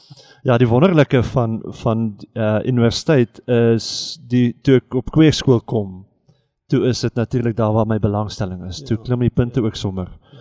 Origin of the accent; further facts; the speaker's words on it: Transvaal, South Africa; also born or lived in Cape / Free State / Taiwan; Ek kom al so'n bietjie van oorals af. Ek het 'n draai, in die, al eens gebore in die Kaap, 'n draai in die Vrystaat gemaakt. Meestal groot geword in Transvaal, terug Kaap toe. Ek was in Taiwan vir 2 jaar buitenlandse bediening gehad.